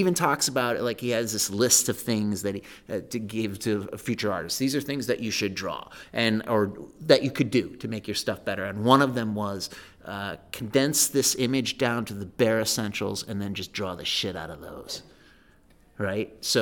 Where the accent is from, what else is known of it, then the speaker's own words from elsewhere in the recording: Iowa, United States; he probably did that because he knew I was from Iowa.